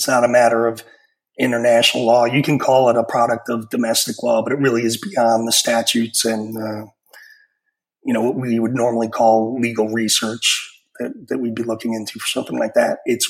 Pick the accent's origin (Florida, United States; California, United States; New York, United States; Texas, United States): New York, United States; I'm a New Yorker from growing up